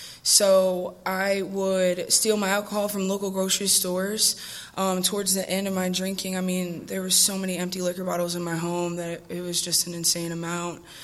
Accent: New Orleans, Louisiana, United States; moved away; I am from New Orleans, but I'm here now. I moved here last year, so I'm grateful to be here.

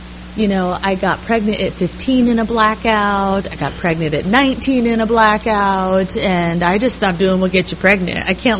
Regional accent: Iowa, United States; and then they were from North Carolina, and I was raised in Iowa, so I didn't know any of these people.

